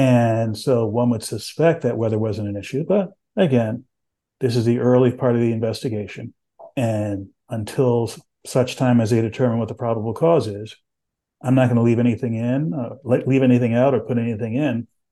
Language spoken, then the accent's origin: English; San Antonio, Texas, United States; When I was growing up in Texas, I grew up in San Antonio, and Fort Sam Houston was about 2 or 3 miles from where I live.